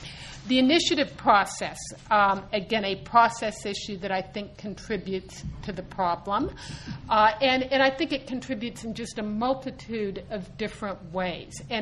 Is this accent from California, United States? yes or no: yes; California, United States; I'm a Californian. I don't like to compare myself to either Arkansas or Rhode Island.